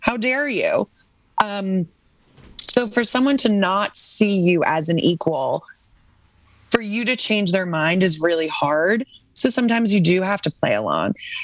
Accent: New England, United States; now in New York, United States; I grew up in New England, which is the most puritanical, waspy, you know, cover up place.

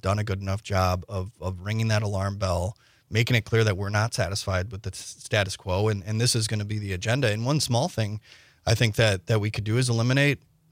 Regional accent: Wisconsin, United States; that comes naturally, I think, to those of us who are born and raised in Northeast Wisconsin.

